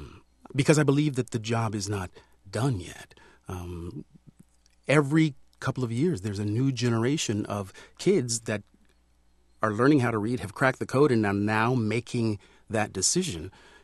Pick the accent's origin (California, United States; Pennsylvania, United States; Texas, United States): California, United States; Sacramento; As a kid growing up in Sacramento, Gene Roddenberry's show, Star Trek, said, "When the future comes, there's a place for you, kid."